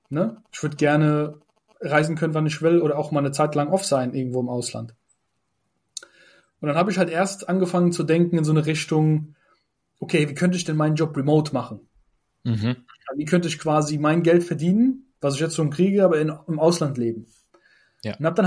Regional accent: Turkey; Also ich bin ja ursprünglich Türke, ne?

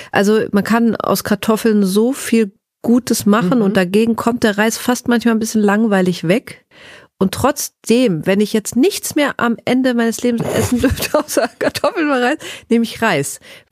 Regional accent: Northern Germany, Germany; Ich bin ja in Norddeutschland groß geworden und Schnaps war immer so ein gängiges Ding im Norden.

